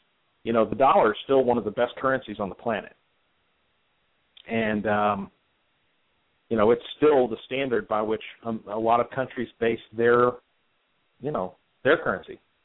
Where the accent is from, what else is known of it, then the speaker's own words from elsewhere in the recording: Ashland, Kentucky, United States; also born or lived in Louisville; I was born in Louisville, Kentucky. And I'm trying to filter through what we have time for. I went to Paul Blazer High School in Ashland, Kentucky.